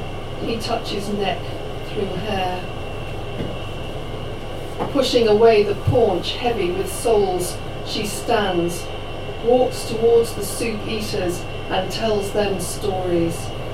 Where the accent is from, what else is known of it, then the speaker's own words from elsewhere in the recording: England, United Kingdom; because my mother is Irish and she we were brought up in English, I'm English